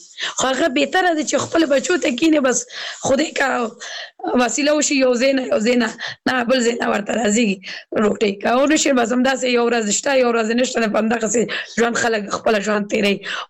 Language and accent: Pashto; Kabul, Afghanistan; زه اوس بله ولایت کې اوسېږم، زه په خپله د کابل ولایت نه یم.